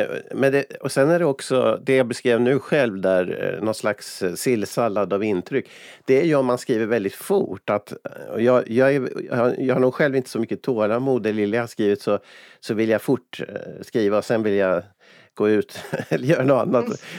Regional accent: Umeå, Västerbotten County, Sweden; så tar man kanske från min uppväxt i Umeå, pang, någon händelse där.

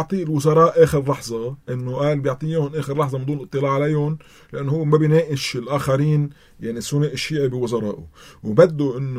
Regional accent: Lebanon; كلبنانيين

